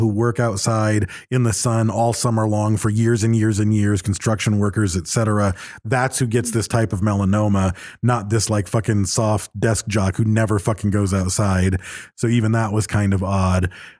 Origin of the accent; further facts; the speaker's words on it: Michigan, United States; growing up in Michigan, there were certain roads that I would drive on and there were always cars that slipped off those fucking roads into the snowbanks.